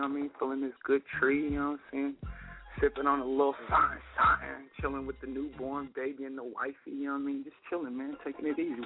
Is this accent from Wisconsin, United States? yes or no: no; Kansas City, Missouri, United States; now in Philadelphia, United States; I'm loving it here, but I still love my hometown, Kansas City, Missouri, man, for sure.